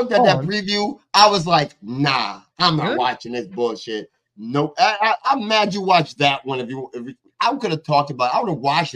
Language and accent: English; United States; And I'm American. Americans love murder.